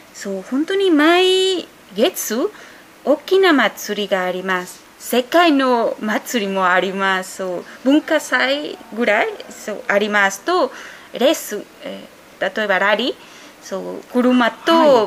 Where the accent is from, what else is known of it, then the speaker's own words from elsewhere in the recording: Mexico; Japanese is a second language; now in Nagaoka, Japan; メキシコから参りました。